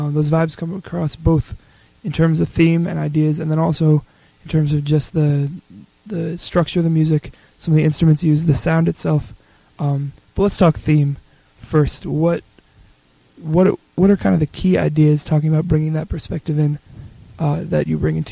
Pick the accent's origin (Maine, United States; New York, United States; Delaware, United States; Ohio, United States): New York, United States; I'm from New York originally